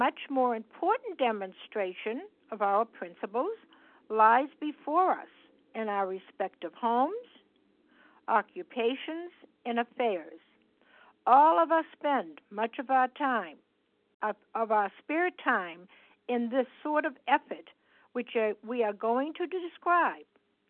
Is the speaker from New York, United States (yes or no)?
no; Massachusetts, United States; I'm from Massachusetts, and I'm a grateful, recovered, compulsive overeater.